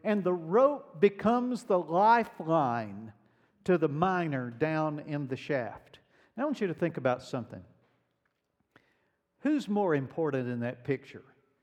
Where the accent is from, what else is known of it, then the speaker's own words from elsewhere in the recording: the South, United States; You know, when I was a kid, I grew up in the South. You already knew that by the accent, right? Okay, so I grew up in the South